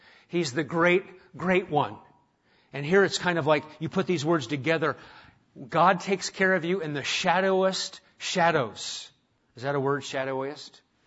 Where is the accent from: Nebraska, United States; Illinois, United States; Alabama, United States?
Nebraska, United States; I grew up in Nebraska, and we didn't have a lot of animals around